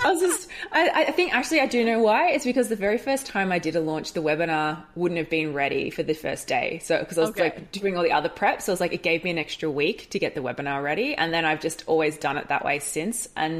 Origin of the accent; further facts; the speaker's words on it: Australia; being Australian, one of our problems is the internet down here can be super unreliable.